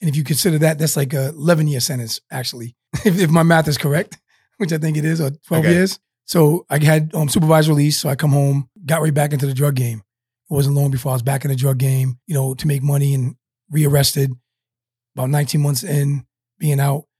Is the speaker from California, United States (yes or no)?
no; Newport, Rhode Island, United States; Born and raised middle class in Newport, Rhode Island. If anybody doesn't know, Newport is the smallest city in the smallest state in the Union, Rhode Island.